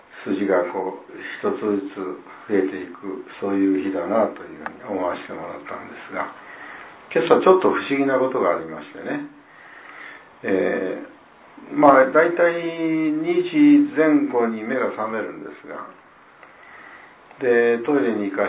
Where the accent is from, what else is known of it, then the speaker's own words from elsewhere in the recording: Okayama, Japan; 私たち岡山県人もですね、油断をしてはならないなというふうに思いますね。